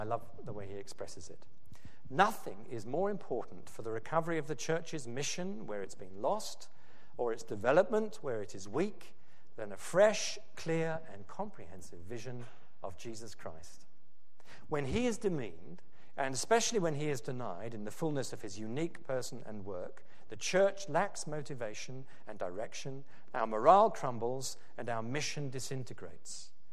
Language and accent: English; Oxford, South East England, United Kingdom; I come from Oxford